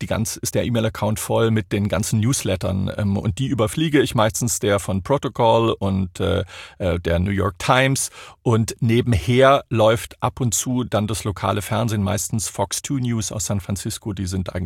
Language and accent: German; Baden-Württemberg, Germany; Ich bin ja aus der Nähe von Stuttgart, dort geboren und aufgewachsen.